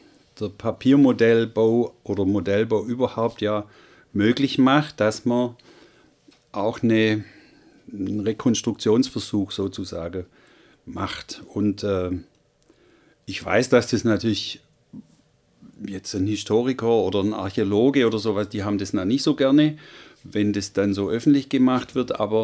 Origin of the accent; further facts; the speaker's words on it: Esslingen, Baden-Württemberg, Germany; Naja, ich bin in Esslingen aufgewachsen